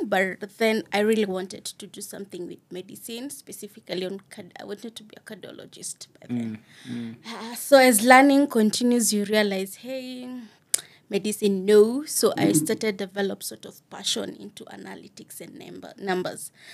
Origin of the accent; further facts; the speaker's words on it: Siakago, Embu County, Kenya; In Siakago, deep remote area, you know?